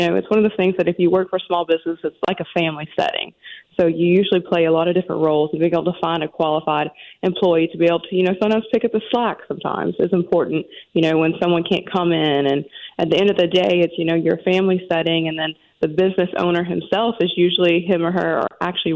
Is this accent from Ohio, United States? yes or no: no; Arkansas, United States; I'm originally from Arkansas, but okay. Sometimes people say you can hear it, you can't.